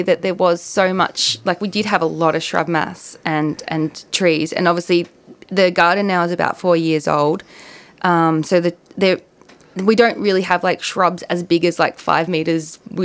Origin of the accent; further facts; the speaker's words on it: Winnindoo, Victoria, Australia; So me and Adrian grew up in Gippsland. He was from Joongabby. I was from Winnandoo, which is near Rosedale.